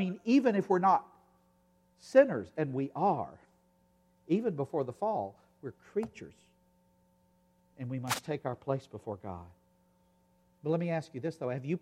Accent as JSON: {"language": "English", "region": "the South", "country": "United States", "said": "And I come from the South, where not only are you told no problems, but you're told, honey, I just love you so much."}